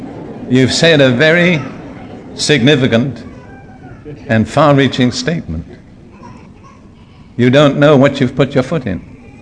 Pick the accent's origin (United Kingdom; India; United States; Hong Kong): United Kingdom; now in Jerusalem; I don't want to seem critical, but I am British. I mean, I grew up in this nation.